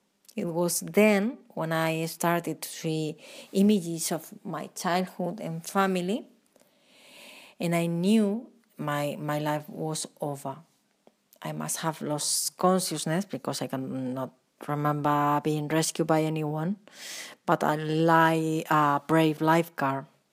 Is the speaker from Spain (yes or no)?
yes; Spain; I'm from Spain, and I want to tell you my anecdote even when it's not as good as yours.